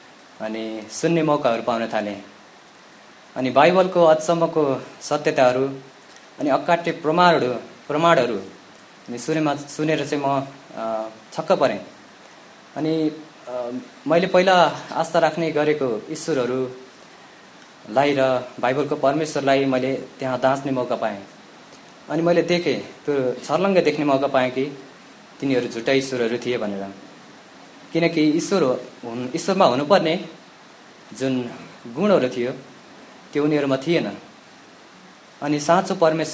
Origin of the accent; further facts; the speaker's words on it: Bagmati, Nepal; also born or lived in India; अनि मेरो जन्म चाहिँ इन्डियामा भएको तर छोटो समयमै म नेपालमा आएँ सानो उमेरमै अनि चितवन जिल्लामा हाम्रो बसाइसराय भयो अनि म त्यहीँ हुर्केँ